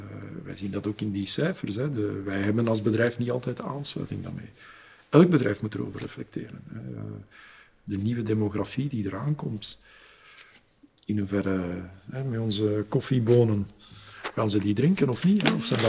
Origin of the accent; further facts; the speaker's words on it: Belgium; Hoe zouden we zelf als Belg zijn als we pakweg in Somalië gaan wonen?